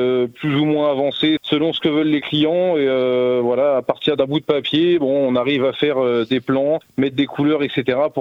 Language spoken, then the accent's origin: French; Coulimières, France; now in Saint-Ouen-de-Mimbré, France; j'ai 30 ans, je viens de Coulimières dans le Perche, j'habite maintenant Saint-Ouen-de-Mimbré à côté de Fresnay